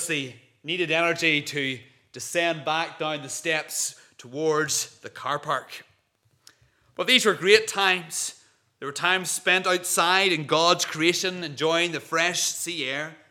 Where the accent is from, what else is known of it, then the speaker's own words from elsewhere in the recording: Carrickfergus, Northern Ireland, United Kingdom; Growing up in Carrickfergus, we spent many Saturday afternoon having a family walk at Blackhead Lighthouse. That's out the coast beyond Whitehead.